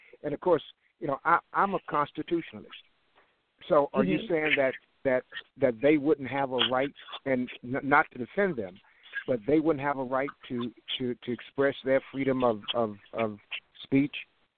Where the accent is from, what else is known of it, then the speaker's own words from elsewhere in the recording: Virginia, United States; I grew up here. I grew up 20 miles outside of Charlottesville, but so Charlottesville's always been my town, if you will, quote unquote.